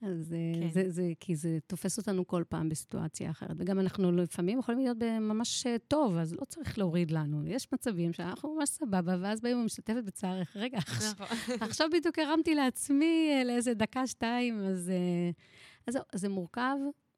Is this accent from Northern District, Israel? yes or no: yes; Daburiyya, Northern District, Israel; זהו, גדלנו בדבריה.